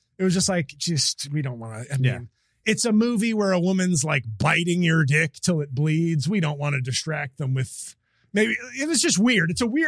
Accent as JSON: {"language": "English", "country": "United States", "said": "I don't watch him do Spanish stuff because I'm an American"}